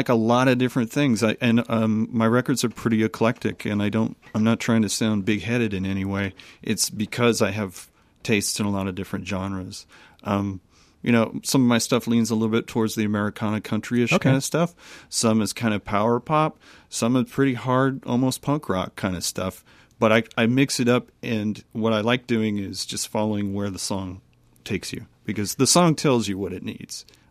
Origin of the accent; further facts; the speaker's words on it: San Jose, California, United States; also born or lived in Los Angeles; I grew up in San Jose.